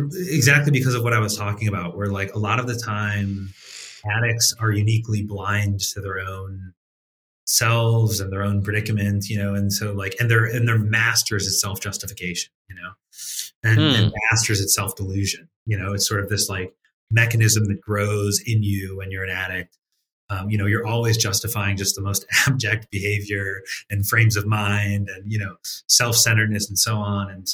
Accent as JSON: {"language": "English", "town": "Cleveland", "region": "Ohio", "country": "United States", "tie": "born or raised there", "said": "I grew up in Cleveland, or a suburb of Cleveland"}